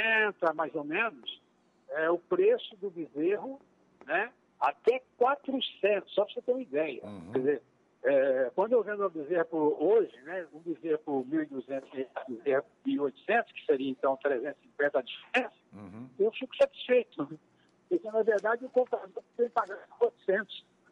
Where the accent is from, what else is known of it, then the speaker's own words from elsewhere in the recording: Vianópolis, Goiás, Brazil; born there; eu nasci em Vianópolis, mas morando na minha mãe, meus pais moraram na fazenda, quer dizer, eu fui só porque Vianópolis para nascer, né?